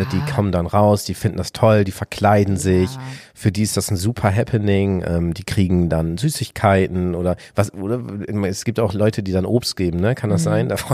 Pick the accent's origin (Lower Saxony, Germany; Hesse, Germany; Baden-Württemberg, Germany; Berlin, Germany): Lower Saxony, Germany; Ich komme ja aus Ostfriesland, bei uns gab es immer Martini singen.